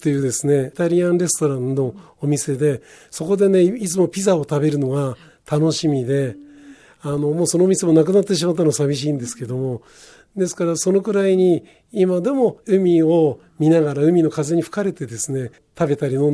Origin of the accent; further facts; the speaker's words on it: Yokohama, Kanagawa, Japan; でやはり私は横浜生まれで横浜育ちだったんですけど